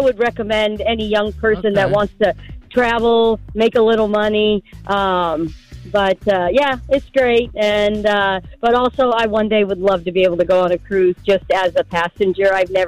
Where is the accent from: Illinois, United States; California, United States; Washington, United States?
California, United States; I grew up in California, so I was used to diversity.